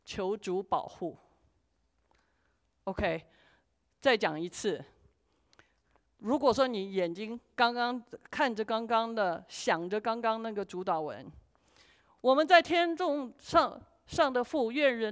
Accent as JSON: {"language": "Chinese", "country": "China", "said": "我觉得我们中国人有一个好学守规矩的精神"}